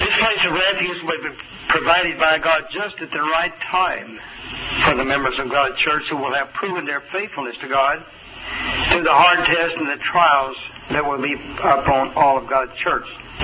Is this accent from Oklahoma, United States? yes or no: yes; Oklahoma, United States; like I grew up in Oklahoma, on the pastures or wherever